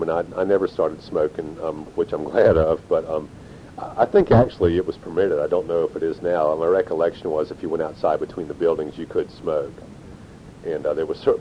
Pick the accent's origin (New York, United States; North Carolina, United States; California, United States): North Carolina, United States; Chapel Hill; growing up in Chapel Hill, I think we all kind of had the sense that we were maybe a little more sophisticated than maybe other kids might be.